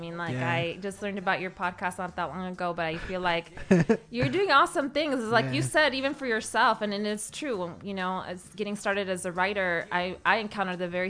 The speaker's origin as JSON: {"language": "English", "town": "Las Vegas", "region": "Nevada", "country": "United States", "tie": "born or raised there", "said": "You know, born and raised in Las Vegas."}